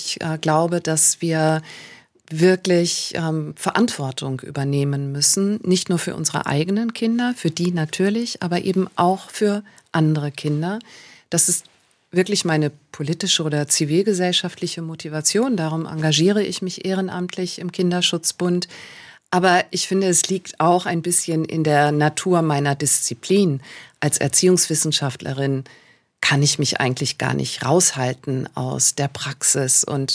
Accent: Schleswig-Holstein, Germany; now in Heidelberg, Germany; bin aus Nordfriesland nach Heidelberg gekommen, also wirklich eine weite Entfernung.

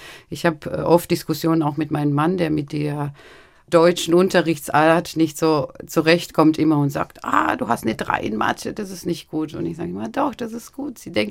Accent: Romania; now in Germany; Also ich bin mehr Rumänin als Deutsche

